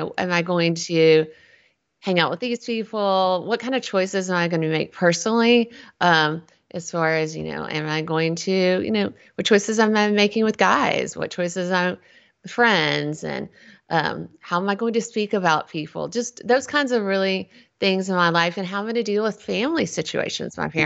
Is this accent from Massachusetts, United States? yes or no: no; Nashville, Tennessee, United States; So I am a native Nashvillean. So I'm from Music City before it was cool.